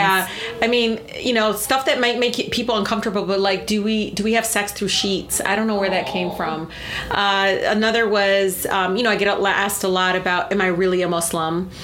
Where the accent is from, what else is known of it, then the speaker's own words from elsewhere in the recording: Michigan, United States; I'm from Michigan, so it's creeping everywhere.